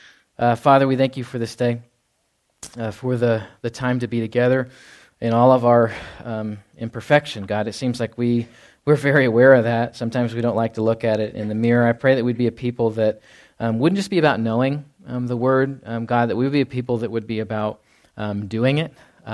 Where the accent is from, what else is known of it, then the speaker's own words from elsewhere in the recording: Texas, United States; I grew up in Texas. I don't know the North, you know, anything up there.